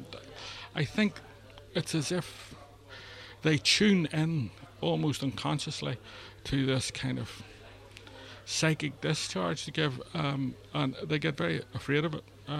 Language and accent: English; Ireland; And after all, I'm Irish, I'm stubborn.